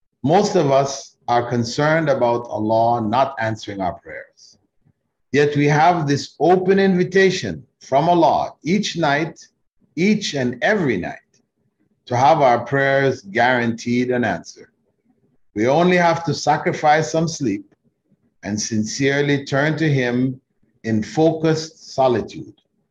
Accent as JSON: {"language": "English", "region": "Kingston", "country": "Jamaica", "tie": "born there", "said": "when I was born in Kingston, Jamaica, my Christian parents were told that their son would grow up to become a Muslim scholar"}